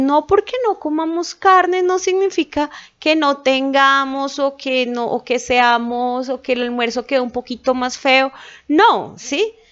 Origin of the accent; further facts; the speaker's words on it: Tolima, Colombia; nosotros somos tolimenses, somos de origen tolimense